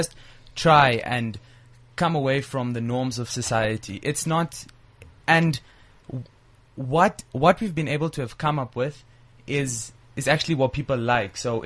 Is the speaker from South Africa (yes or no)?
yes; Mafikeng, North West, South Africa; We're from Mafikeng. Mafikeng in the Northwest.